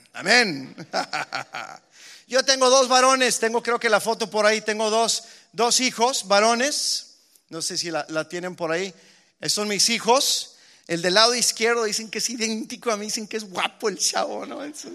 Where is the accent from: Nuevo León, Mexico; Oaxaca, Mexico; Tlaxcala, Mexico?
Nuevo León, Mexico; Monterrey; yo crecí en Monterrey, en donde la vida es muy competitiva